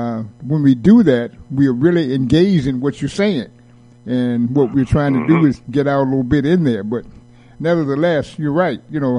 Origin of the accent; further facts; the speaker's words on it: Durham, North Carolina, United States; my hometown, Durham, North Carolina, they had a black university that people could go and train, come out, help build the city.